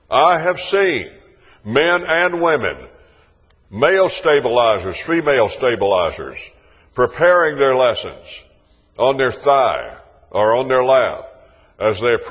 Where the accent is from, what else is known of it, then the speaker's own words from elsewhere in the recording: West Virginia, United States; the church is in my hometown in southern West Virginia.